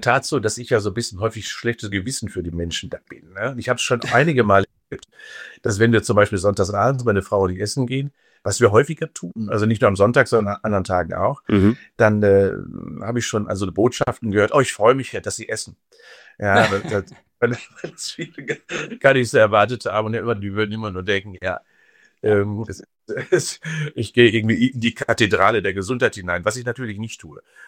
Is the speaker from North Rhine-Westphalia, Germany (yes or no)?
yes; Unna, North Rhine-Westphalia, Germany; born there; quasi an der Grenze zum Ruhrpott, ich bin in Unna geboren